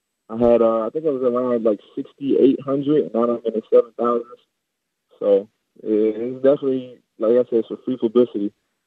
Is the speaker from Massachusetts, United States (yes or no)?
no; Maryland, United States; I'm from Maryland.